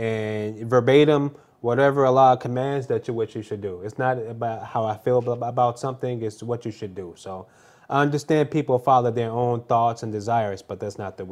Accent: United States; Again, growing up in America, not to say media is bad, but some media is misleading.

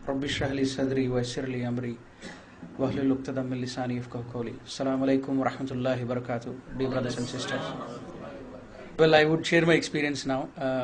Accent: Mysore, Karnataka, India; also born or lived in Bangalore; And we were born and brought up in Mysore, but we started, my higher studies in Bangalore. We moved from Mysore to the Bangalore.

